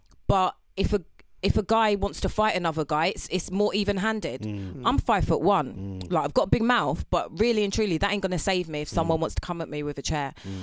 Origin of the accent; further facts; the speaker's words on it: England, United Kingdom; I'm English and black and female.